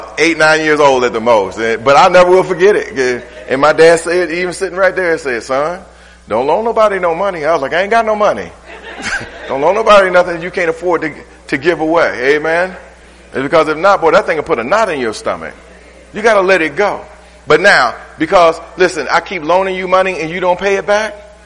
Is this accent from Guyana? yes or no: no; Detroit, Michigan, United States; it ain't just because I'm from Detroit.